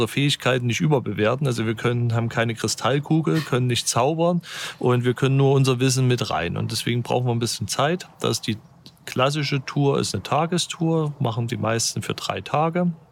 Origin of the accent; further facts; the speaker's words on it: Leipzig, Saxony, Germany; ich kenne es also als Leipziger, das ist schon was Besonderes, dann an die Ostsee zu fahren.